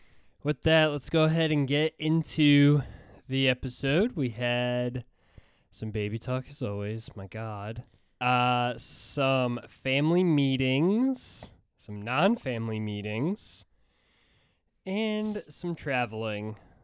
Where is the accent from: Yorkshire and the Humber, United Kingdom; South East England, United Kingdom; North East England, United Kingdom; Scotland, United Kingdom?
Scotland, United Kingdom; Well, I'm Scottish, so there you go.